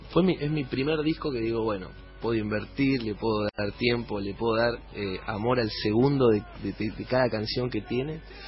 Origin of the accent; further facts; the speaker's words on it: Avellaneda, Buenos Aires Province, Argentina; soy de Avellaneda, del barrio de Piñeiro.